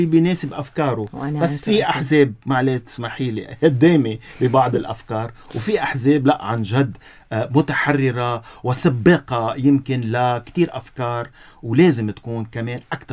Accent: Lebanon; أنا هذا لبناني

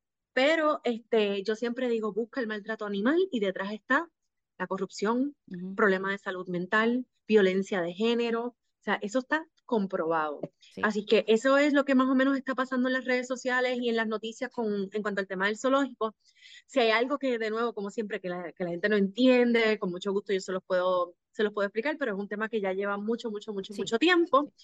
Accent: San Juan, Puerto Rico; soy del área de San Juan

